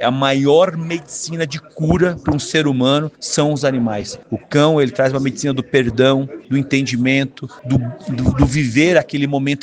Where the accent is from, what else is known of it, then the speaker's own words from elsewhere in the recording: Lages, Santa Catarina, Brazil; Eu sou de Lages